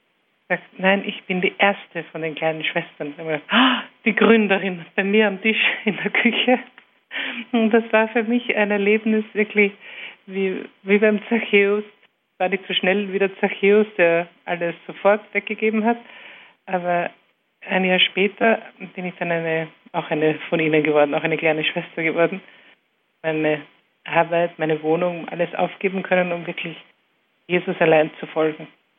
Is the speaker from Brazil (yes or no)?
no; Austria; Ich bin in Österreich aufgewachsen